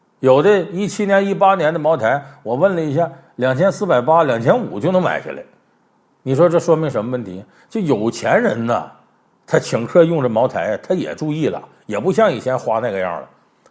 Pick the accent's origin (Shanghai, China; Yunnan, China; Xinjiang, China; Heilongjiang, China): Heilongjiang, China; Harbin; 我还记得就是我老家哈尔滨，冬天的时候很多南方朋友到那旅游去